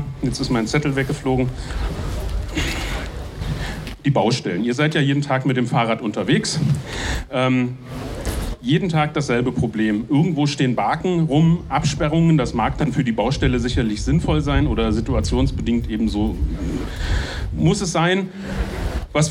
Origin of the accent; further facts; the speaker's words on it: Magdeburg, Saxony-Anhalt, Germany; Das freut uns natürlich als Magdeburger.